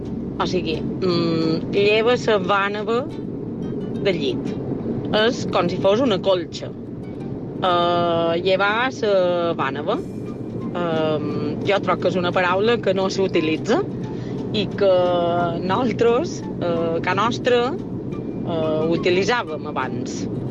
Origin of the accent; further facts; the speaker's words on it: Esporles, Balearic Islands, Spain; som d'Esporles